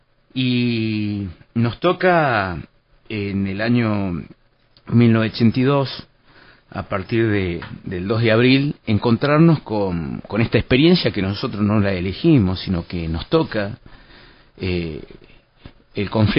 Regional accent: Argentina; nosotros como jóvenes argentinos cumpliendo el servicio militar obligatorio.

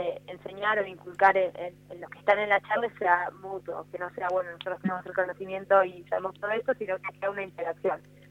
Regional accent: Bariloche, Río Negro, Argentina; que somos de Bariloche

